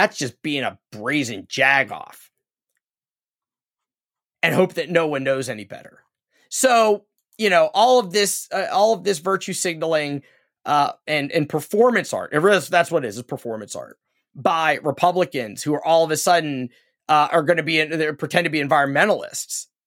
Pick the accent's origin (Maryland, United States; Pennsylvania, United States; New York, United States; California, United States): Pennsylvania, United States; that's one of the reasons I'm recording this from Cumberland County in central Pennsylvania and not Washington County where I lived for my entire life.